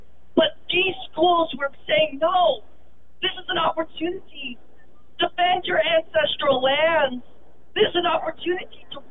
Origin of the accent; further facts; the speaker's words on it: Philippines; So I'm here to share with you the realities of my home country. The Philippines